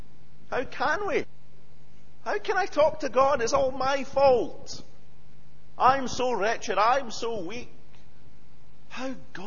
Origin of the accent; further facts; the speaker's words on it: Scotland, United Kingdom; I know it's partly because we're Scottish and we don't talk about these kind of things very much, especially if we're men.